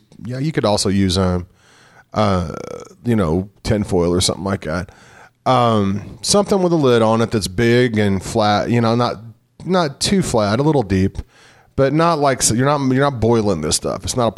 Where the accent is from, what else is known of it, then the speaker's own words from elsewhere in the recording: Cape Girardeau, Missouri, United States; because that's how I used to be if I lived in Cape Girardeau, Missouri, if I was living in my hometown or something.